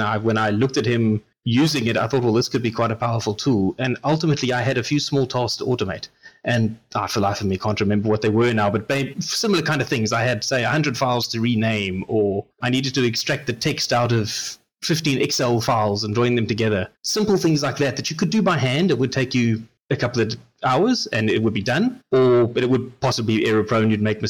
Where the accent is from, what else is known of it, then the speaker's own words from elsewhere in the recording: South Africa; And I ask this as a South African, and there's lots of small nations like mine.